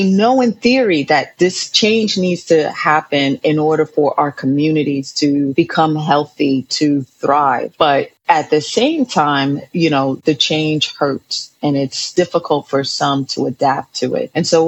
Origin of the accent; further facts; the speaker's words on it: New York City, New York, United States; growing up in New York City, one thing that you do have is access.